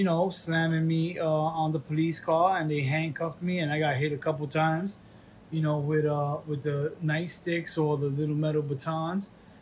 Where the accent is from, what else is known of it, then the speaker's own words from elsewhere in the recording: New York, United States; Oh, yeah. I was born in New York.